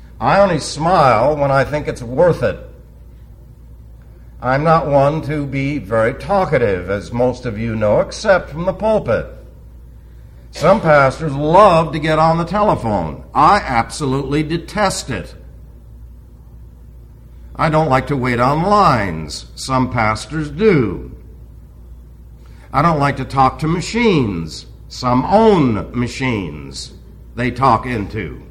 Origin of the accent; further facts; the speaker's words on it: New York City, New York, United States; first language Greek; English is a second language; Not all pastors were born and raised in New York City, as I was. Not all pastors have as their second language English, and their primary language Greek, as I did.